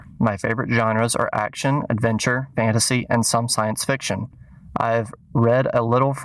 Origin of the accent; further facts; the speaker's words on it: Clinton, Mississippi, United States; now in Raymond, United States; I am originally from Clinton, Mississippi, but I call Raymond home.